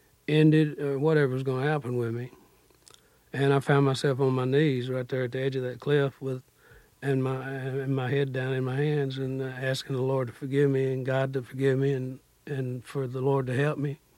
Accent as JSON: {"language": "English", "town": "Corsicana", "region": "Texas", "country": "United States", "tie": "born or raised there", "also_born_or_lived": "Waco"}